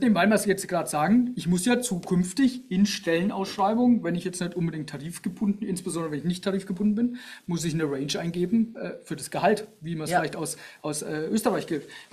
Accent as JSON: {"language": "German", "town": "Würzburg", "region": "Bavaria", "country": "Germany", "said": "Ja, ich komme aus Würzburg, keine Ahnung, wo Sie herkommen."}